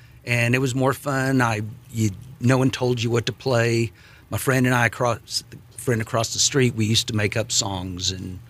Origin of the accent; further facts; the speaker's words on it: Amarillo, Texas, United States; also born or lived in Austin, Texas; Yeah, born and raised in Amarillo.